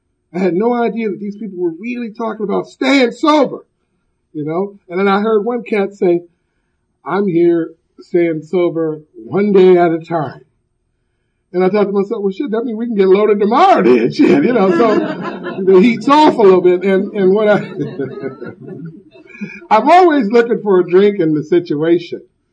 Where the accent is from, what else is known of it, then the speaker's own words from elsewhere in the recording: Los Angeles, California, United States; He is from Compton, I am from Watts.